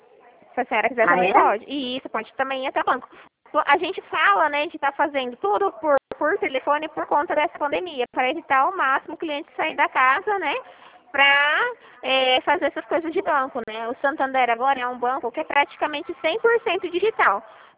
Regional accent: Dracena, São Paulo, Brazil; Eu sou de Dracena

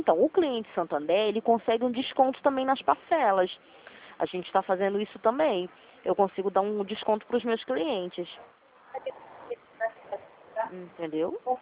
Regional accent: Rio de Janeiro, Brazil; Eu sou daqui da Taquara. Não sei se o senhor conhece Taquara. Avenida Nelson Cardoso. Eu me encontro aqui.

